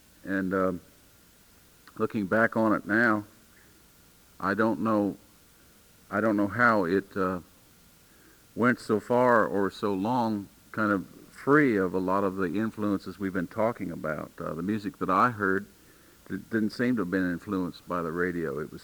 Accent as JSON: {"language": "English", "town": "Romney", "region": "West Virginia", "country": "United States", "tie": "born or raised there", "said": "I grew up partly in Eastern West Virginia, around a place called Romney, and as a kid I heard a lot of old-time string band music"}